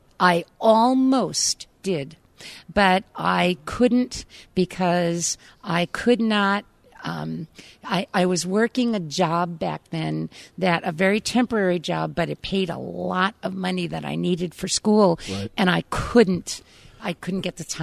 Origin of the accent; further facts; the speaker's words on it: Revere, Massachusetts, United States; also born or lived in Boston; I was born in Boston. I was brought up in Revere.